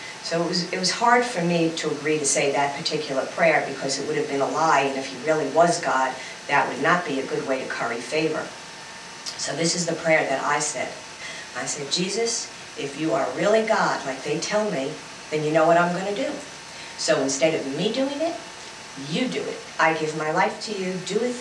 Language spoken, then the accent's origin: English; Long Island, New York, United States; I grew up in Long Island, New York.